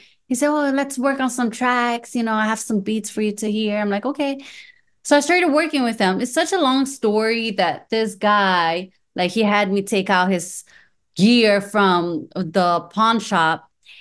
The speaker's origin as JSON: {"language": "English", "town": "Orlando", "region": "Florida", "country": "United States", "tie": "born or raised there", "first_language": "Spanish", "second_language": "English", "said": "I'm bored because I grew up in Orlando, and Orlando is very quiet and there's not many things to do."}